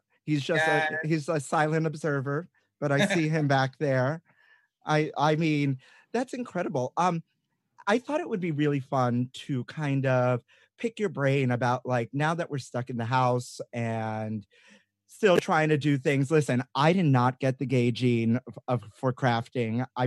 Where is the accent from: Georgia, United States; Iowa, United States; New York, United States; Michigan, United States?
New York, United States; Brooklyn; Can you tell I'm from Brooklyn?